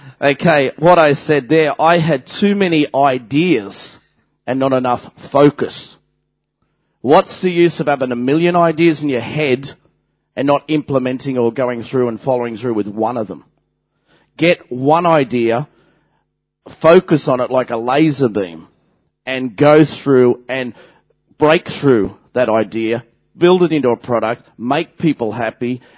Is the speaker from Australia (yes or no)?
yes; Australia; and I'm an Aussie.